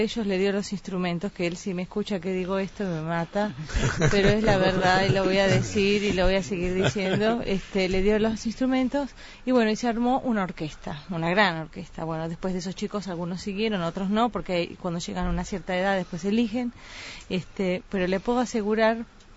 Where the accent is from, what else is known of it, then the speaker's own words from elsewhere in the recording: La Plata, Buenos Aires Province, Argentina; Yo personalmente en Argentina, yo soy de La Plata.